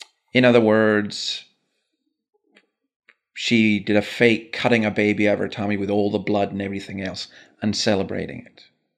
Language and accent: English; Scotland, United Kingdom; as a Scotsman